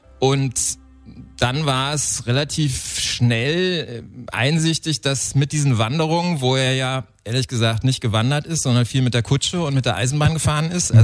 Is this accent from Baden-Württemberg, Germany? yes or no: no; Berlin, Germany; Ehrlich gesagt, nein, ich komme aus Berlin.